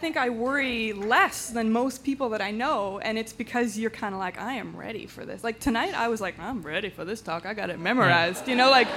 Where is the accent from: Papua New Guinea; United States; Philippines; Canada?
Canada; I will stop being so Canadian about it.